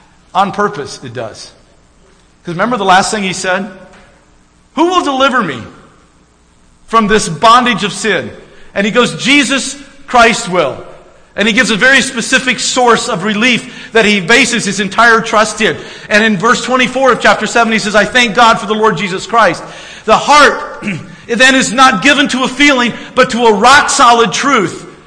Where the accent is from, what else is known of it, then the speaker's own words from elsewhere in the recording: the South, United States; I'm from the South, and so what? Barbecue, right?